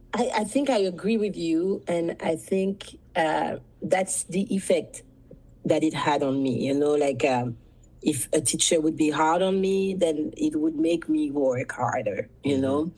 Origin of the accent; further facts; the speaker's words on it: Guadeloupe, France; I'm from Guadeloupe